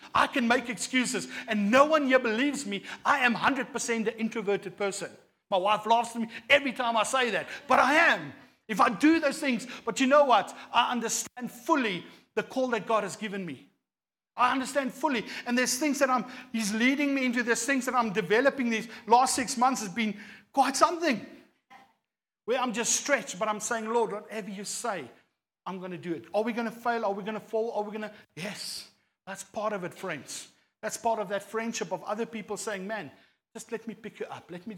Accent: Edenvale, Gauteng, South Africa; But I'm from the Vale.

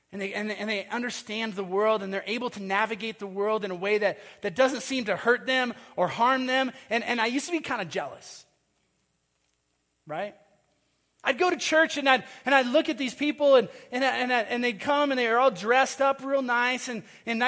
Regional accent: Minnesota, United States; We grew up lower middle class. And I would look at my friends, I'd go to their houses, and I grew up in Minnesota, and there's lots of lakes, and there's lake shore property

